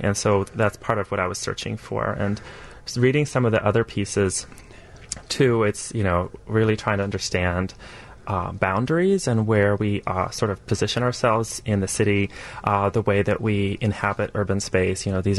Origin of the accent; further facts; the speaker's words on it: Russia; now in Chicago, United States; I'm personally also an immigrant. I came to America from Russia